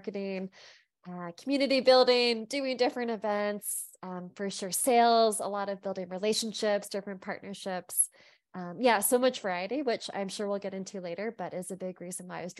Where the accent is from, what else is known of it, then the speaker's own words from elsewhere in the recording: Toronto, Ontario, Canada; Yeah. So I grew up in Etobicoke, which is like the west end of Toronto. You know, a very nuclear family, mom, dad, and me and my sister, who's 5 years younger than I am.